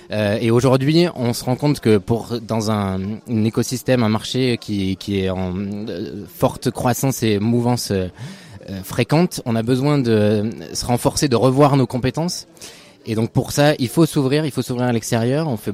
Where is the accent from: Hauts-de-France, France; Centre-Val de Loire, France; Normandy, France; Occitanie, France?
Occitanie, France; il faut dire que je suis originaire de la Lozère